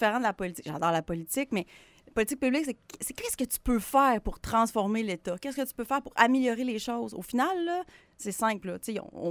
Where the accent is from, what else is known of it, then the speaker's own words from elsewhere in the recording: Dolbeau, Quebec, Canada; born there; Moi, je suis né à Dolbeau, puis j'ai pas été élevé là.